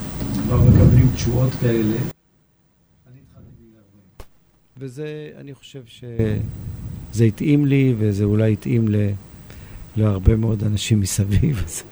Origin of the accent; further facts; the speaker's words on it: Tel Aviv, Tel Aviv District, Israel; also born or lived in Kiryat Ata / Ramat Gan; עיר מעורבת, מעורבת, בשולי רמת גן בתל אביב. אנחנו גדלנו בשיקון ערבי הנחל, אחרי שעברנו מרמת גן. אני נולדתי בכלל בכפר עטה.